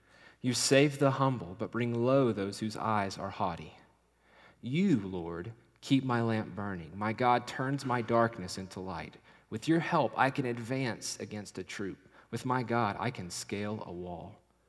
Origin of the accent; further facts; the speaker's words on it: Appalachia, United States; accent: Appalachian; hospital, but I was raised right there on that mountain. That's my mountain, and I was slipping into my Appalachian accent and bragging on my hometown.